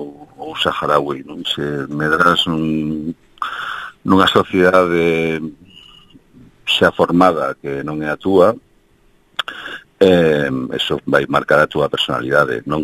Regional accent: Chantada, Galicia, Spain; eu son da Galicia profundísima, do centro mismo do corazón de Galicia, que é Chantada.

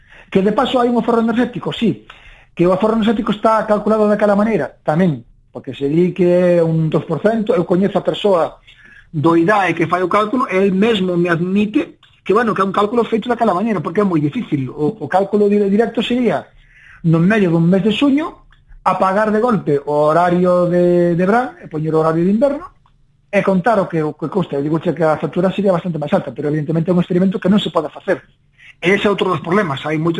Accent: Galicia, Spain; Eu son da Costa da Morte

